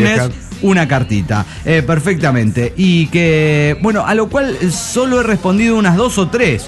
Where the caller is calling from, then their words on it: Monterrey, Nuevo León, Mexico; de Monterrey, México.